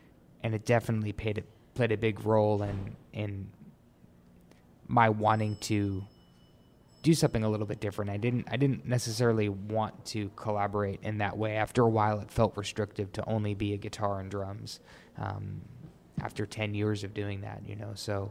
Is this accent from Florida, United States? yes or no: no; New York, United States; I grew up in New York, really musical family.